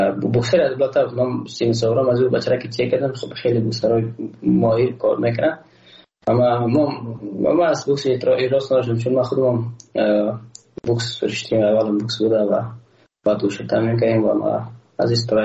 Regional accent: Afghanistan; من تاجک نیستم، احساس کنم ما روش بلک پرشتی نیستم، ما یک افغان هستم

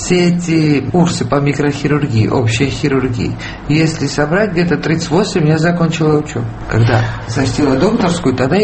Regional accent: Georgia; moved away as an adult; now in Russia; я почему уехала из Грузии

